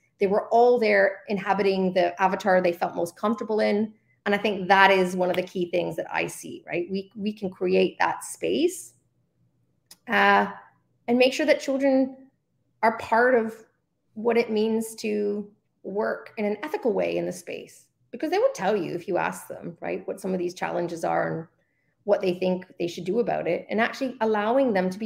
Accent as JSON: {"language": "English", "country": "Canada", "tie": "born or raised there", "said": "I grew up in Canada, but this happens everywhere."}